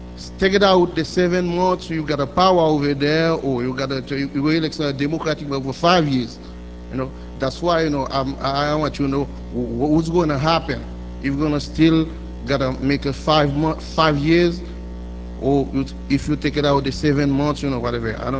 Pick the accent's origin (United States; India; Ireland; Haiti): Haiti; Sud; I'm originally from Haiti, on the south, between Port Salut and Kai